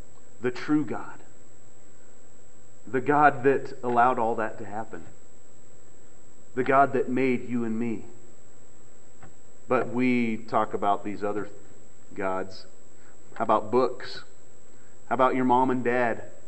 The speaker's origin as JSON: {"language": "English", "region": "Colorado", "country": "United States", "said": "I'm from Boulder County. Mother Earth is worshipped a lot in Boulder County."}